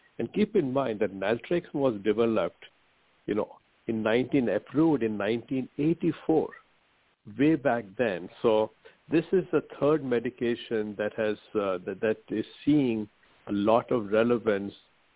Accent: India; it's like asking me to give up Indian food. I'm from India.

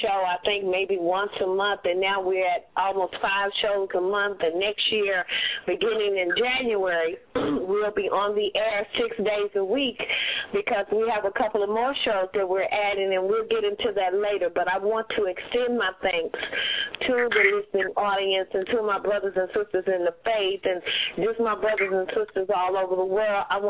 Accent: Little O'Brien, Texas, United States; who is from my hometown right here in Little O'Brien, Texas, good friend of mine.

